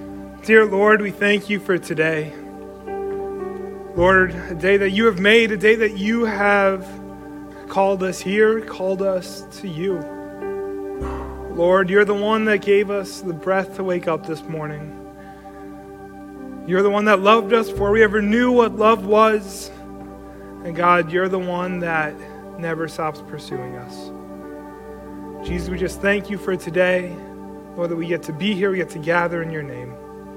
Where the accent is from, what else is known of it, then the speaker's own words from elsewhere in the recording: Connecticut, United States; moved away as an adult; I'm not from around here. I might not be recognized by most of you guys. I'm from Connecticut originally. Moved down here about 2 years ago to be a pastor